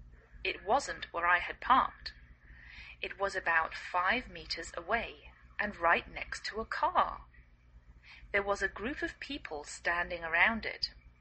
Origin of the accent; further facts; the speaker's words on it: England, United Kingdom; now in United States; I live in the northwest of the United States. I'm English